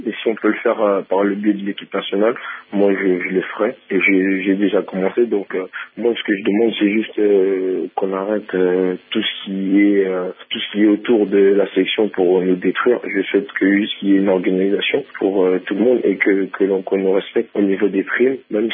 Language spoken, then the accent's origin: French; Republic of the Congo; Mais je suis congolais, et même si je sais que c'est dur